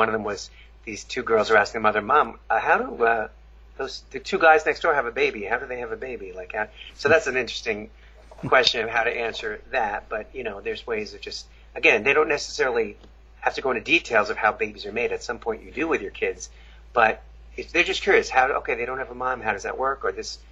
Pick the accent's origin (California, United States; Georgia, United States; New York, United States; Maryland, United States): New York, United States; Long Island; I grew up in Long Island, New York, so parts are conservative and parts aren't, you know, it just depends.